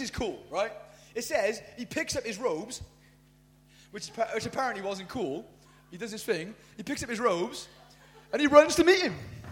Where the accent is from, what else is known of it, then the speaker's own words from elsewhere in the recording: Wales, United Kingdom; Now, we don't mind that as much as most countries because we're Welsh.